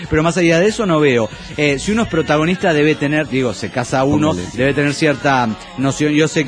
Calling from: Viale, Entre Ríos, Argentina; de Viale, Argentina, che.

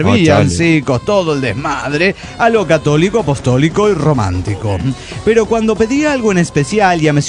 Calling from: Washington, United States; del Renton desde Washington United States.

